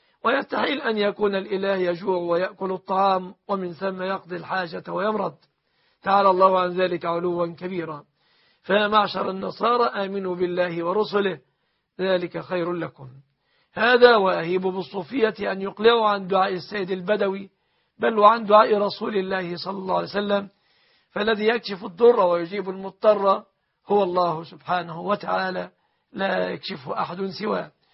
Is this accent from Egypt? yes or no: yes; Egypt; أن يحفظ بلادنا مصر وسائر بلاد المسلمين